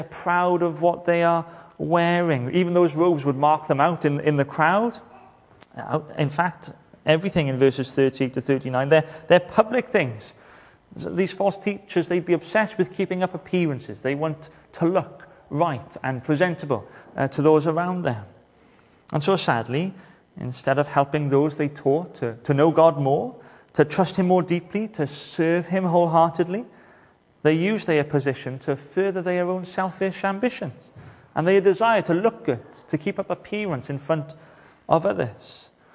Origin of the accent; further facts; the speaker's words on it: Wales, United Kingdom; And we're Welsh, or we're at least British.